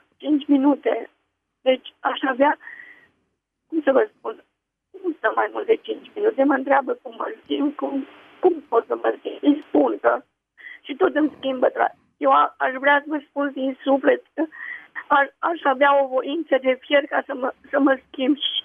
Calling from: Deva, Hunedoara County, Romania; sunt din Deva.

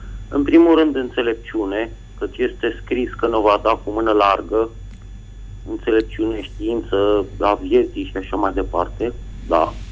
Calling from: Bucharest, Romania; din București

